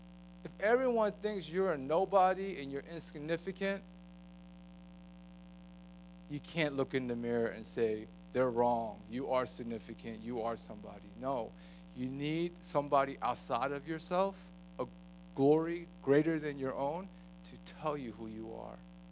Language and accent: English; Baltimore, Maryland, United States; because you know I'm from Baltimore City, right?